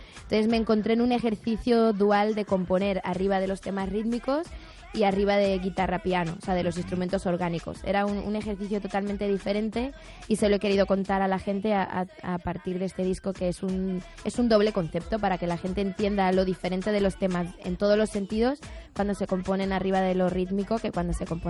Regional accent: Madrid, Community of Madrid, Spain; yo es que soy una madrileña por el mundo.

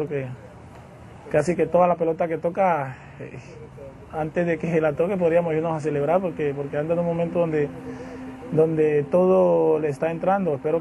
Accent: Colombia; para mí cerrar mi último partido con un club que me lo ha dado todo en mi tierra

